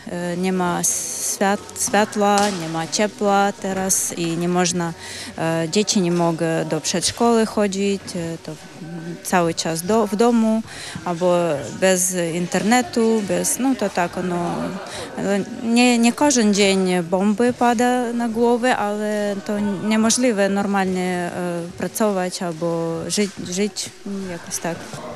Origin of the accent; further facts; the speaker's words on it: Odesa, Odesa Oblast, Ukraine; Polish is a second language; now in Poland; Pani z Odesy. Jestem z Odesy, z Ukrainy i mieszkam od 1 marca w Polsce.